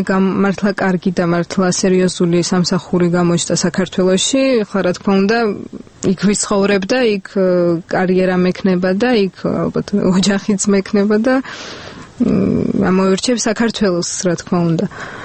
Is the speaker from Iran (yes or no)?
no; Moscow, Russia; Georgian is a second language; ძალიან დიდი კომპლექსი ქართულად ლაპარაკის, იმის გამო რომ მოსკოვში დავიბადე, გავიზარდე და ისეთ დონეზე არ მაქვს ქართული, რომ ასე თავისუფლად ვილაპარაკო